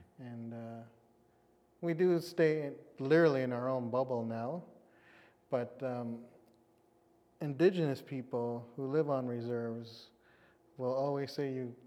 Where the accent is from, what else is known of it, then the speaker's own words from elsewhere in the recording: British Columbia, Canada; And so saying that … from Kwantlen First Nation brings a lot of power and status just by saying that.